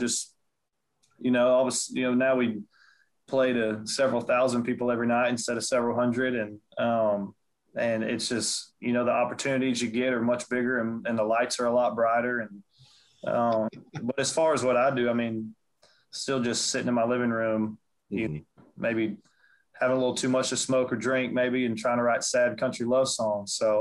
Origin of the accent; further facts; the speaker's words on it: Texas, United States; And there's kind of growing up just north of Houston, there's like there's several different very strong influences that have been a part